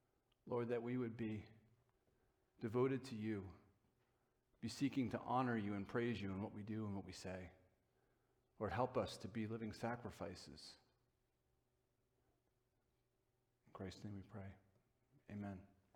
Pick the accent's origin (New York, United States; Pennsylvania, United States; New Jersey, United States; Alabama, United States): New Jersey, United States; fairly close to where I grew up in Bergen County.